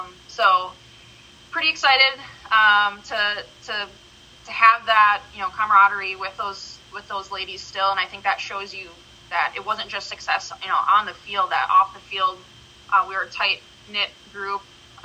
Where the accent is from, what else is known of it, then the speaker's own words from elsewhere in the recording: Appleton, Wisconsin, United States; I grew up in Appleton, went to school at UW-Milwaukee, just an hour and a half away